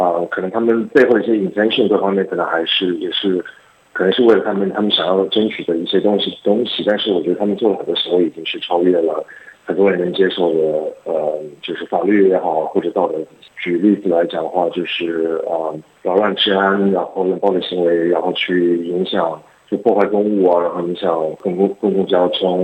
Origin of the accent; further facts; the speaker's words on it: Australia; moved away as an adult; also born or lived in Shanghai, China; now in Hong Kong; 所以我是出生在上海，然后我们家人是在我在上海读完小学以后就移民到澳洲了，所以我是在澳洲念书长大的。然后我在2011年的时候搬去香港去工作，所以我在香港已经居住了八年了。